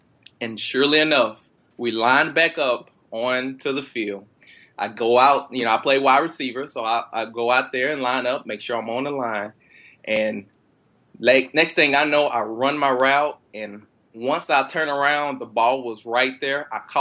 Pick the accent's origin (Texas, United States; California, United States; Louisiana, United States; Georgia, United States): Texas, United States; And I'm born and raised in Texas. So, I mean, my family was there